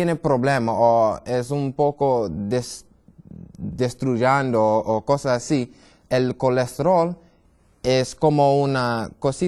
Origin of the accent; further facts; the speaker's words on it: New York, United States; Spanish is a second language; Yo soy gringo, más o menos soy de Nueva York y mi papá es italiano, mi mamá de Trinidad y Tobago y nadie habla en español